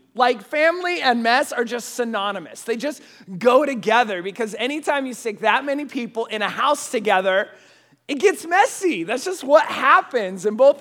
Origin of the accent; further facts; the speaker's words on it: Washington, United States; I grew up in Eastern Washington where like the weather changes and it stays changed, you know